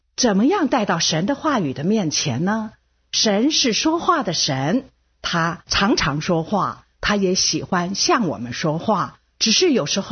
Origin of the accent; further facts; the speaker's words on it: Taiwan; accent: Taiwanese Mandarin; 这个我的台湾国语讲的也还行